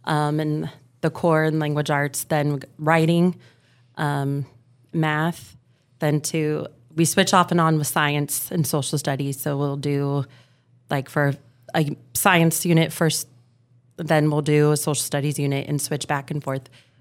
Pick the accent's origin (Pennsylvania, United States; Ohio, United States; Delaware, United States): Ohio, United States; Fort Recovery; I was born and raised in Fort Recovery.